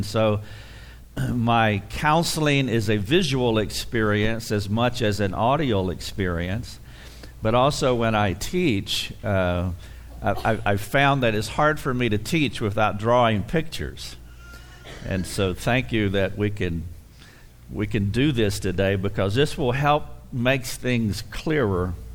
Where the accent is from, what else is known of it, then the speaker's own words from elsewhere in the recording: the South, United States; And because I'm from the South, I talk real slow.